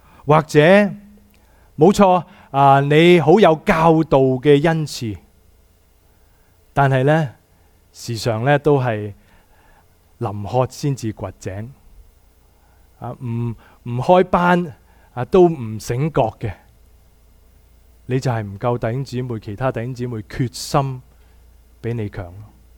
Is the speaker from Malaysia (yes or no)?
no; China; 不过你我们是中国人嘛，我就算这样想我都不会这样讲出来的